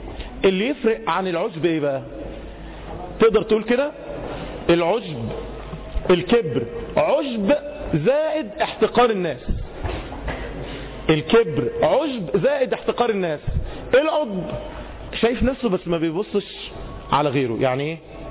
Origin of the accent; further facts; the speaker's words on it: Egypt; احنا كمصريين، احنا كمصريين